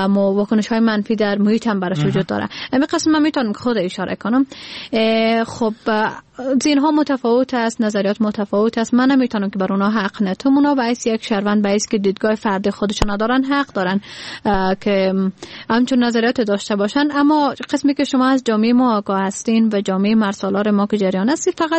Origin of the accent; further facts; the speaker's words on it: Badakhshan, Afghanistan; born there; من در بدخشان متولد شدیم و زادگاهم بدخشان است.